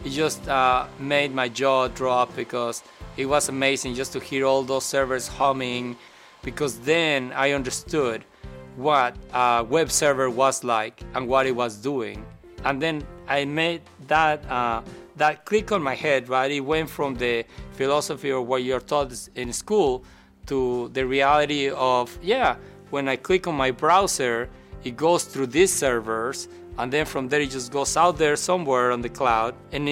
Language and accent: English; Mexico City, Mexico; I grew up in Mexico City. It was hard. We lived in a pretty tough neighborhood.